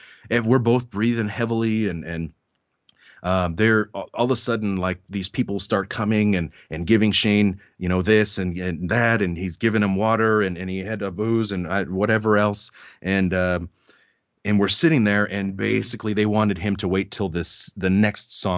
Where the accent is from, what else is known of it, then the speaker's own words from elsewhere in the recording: Seattle, Washington, United States; They called me … because I was from Seattle